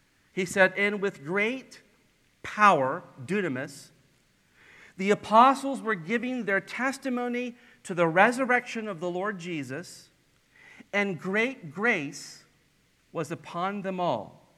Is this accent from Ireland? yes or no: no; the South, United States; accent: Southern; I realized quickly she was talking that I had lost my Southern accent. My speech had given me away.